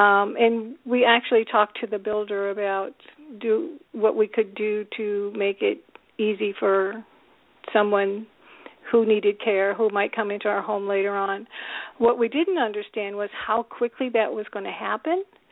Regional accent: Binghamton, New York, United States; also born or lived in Owego; now in Northern Virginia, United States; I grew up in Binghamton, New York, spent some time in Owego, so I'm a bit of a city girl and a country girl at the same time. Living in Northern Virginia now

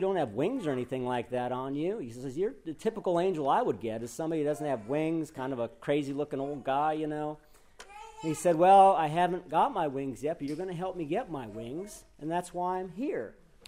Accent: Superior, Wisconsin, United States; I said, I grew up in Superior, Wisconsin, and what made me fearful was the dentist.

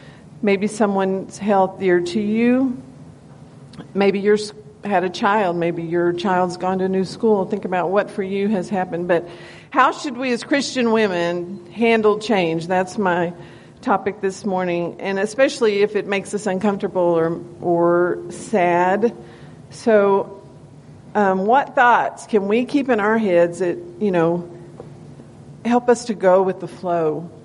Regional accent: Bangs, Texas, United States; I'm from Bangs, been there a long time, been a Christian all my life

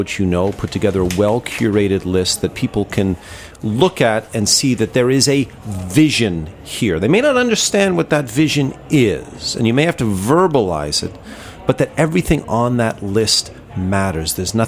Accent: Toronto, Ontario, Canada; It was me reverting back to where I grew up in Toronto at a formal Italian restaurant.

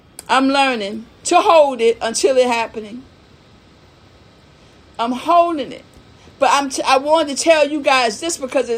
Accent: New Kent, Virginia, United States; my dad pruned trees in the country when I grew up in New Kent, Virginia.

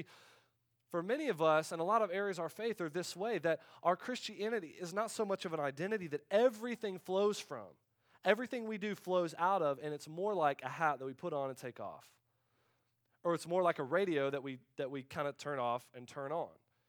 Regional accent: Middleburg, Florida, United States; So I grew up in Middleburg, Florida, the birthplace

